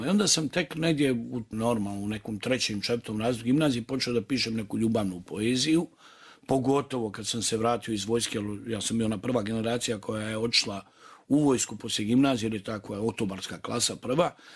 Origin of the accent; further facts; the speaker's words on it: Banja Luka, Republika Srpska, Bosnia & Herzegovina; ja toliko volim grad u kojem sam rođen, u Banja Luku.